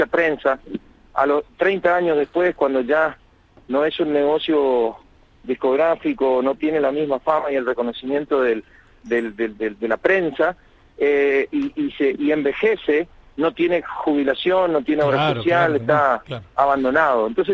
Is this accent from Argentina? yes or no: yes; Northeast Argentina, Argentina; quedarme en mi tierra a organizar las asociaciones civiles, a recorrer Corrientes, Misiones, Chaco y Formosa, que vos sabés que es mi región